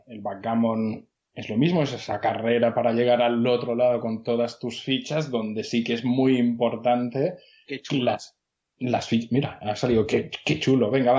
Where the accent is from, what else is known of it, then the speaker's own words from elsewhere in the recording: England, United Kingdom; Spanish is a second language; Siendo inglés, no la había oído en mi vida.